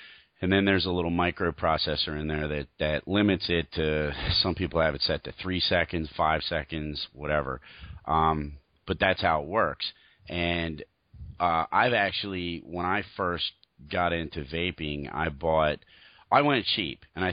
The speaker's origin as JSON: {"language": "English", "region": "Pennsylvania", "country": "United States", "tie": "born or raised there", "said": "I grew up in the Pennsylvania area where there's a lot of deer and stuff."}